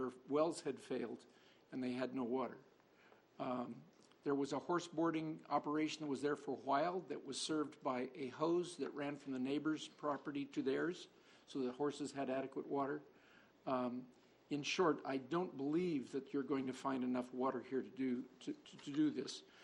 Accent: Nipomo, California, United States; I'm from Napomo

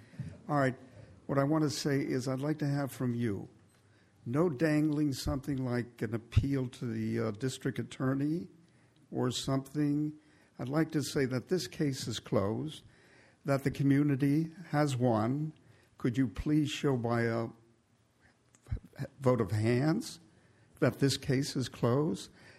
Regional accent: Missouri, United States; Yeah, I know, but I'm from Missouri.

